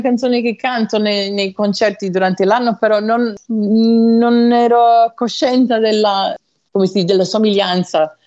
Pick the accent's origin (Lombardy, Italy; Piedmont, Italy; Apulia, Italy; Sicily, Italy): Sicily, Italy; io ho l'approccio, io proprio siciliano, no?